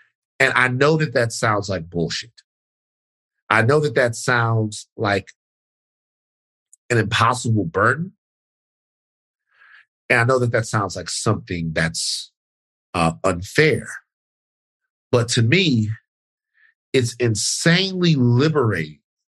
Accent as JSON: {"language": "English", "country": "United Kingdom", "said": "I am Black. I am British."}